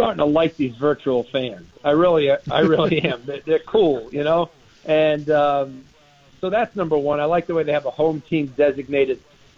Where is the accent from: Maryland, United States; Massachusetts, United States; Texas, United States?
Massachusetts, United States; Boston; And I'm going with the Boston Celtics. That's my hometown team. But, yeah, that's my hometown team, guys. I grew up 5 minutes from the old Boston Garden